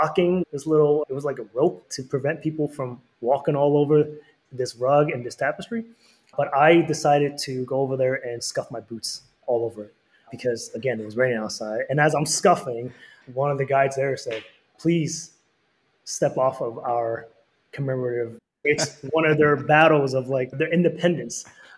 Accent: New York, United States; And being born and raised in New York during that time, I think I was, if I recall correctly, I was around 12 to 13 years old.

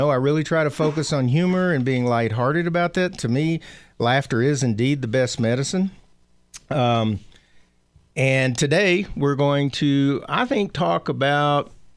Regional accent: the South, United States; You know, you guys know I'm from the South

